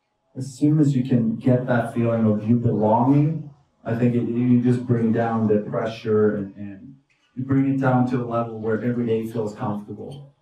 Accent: Sweden; English is a second language; moved away as an adult; now in New York, United States; All right. I'm from Sweden. I moved to New York City back in 2005, and hockey's been my life since I was probably 7, 8 years old.

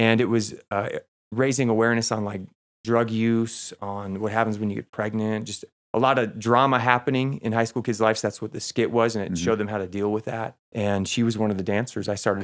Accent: Tucson, Arizona, United States; now in Colorado, United States; Tucson, Arizona, 37 years.

